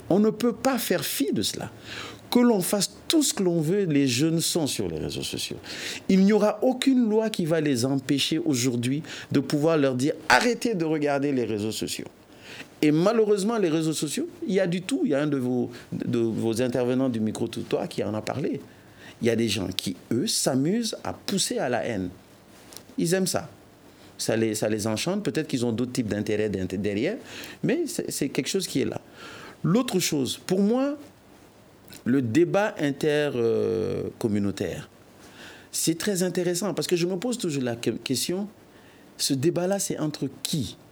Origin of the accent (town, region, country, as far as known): Mali